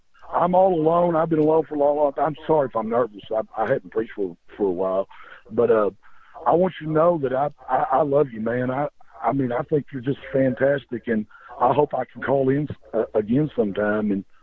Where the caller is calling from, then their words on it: Dallas, Texas, United States; Yeah, Nicholas. … I'm from Dallas.